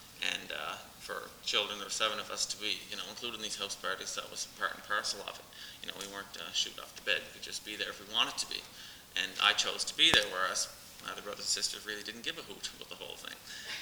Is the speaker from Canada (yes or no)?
yes; Cape Breton, Nova Scotia, Canada; I come from Cape Breton, which is an island in northeastern Nova Scotia, which is in eastern Canada.